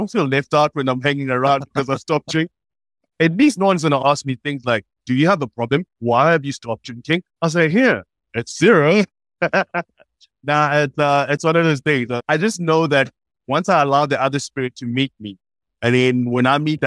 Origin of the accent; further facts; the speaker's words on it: South Africa; us as South African of the game, we're becoming much more brave.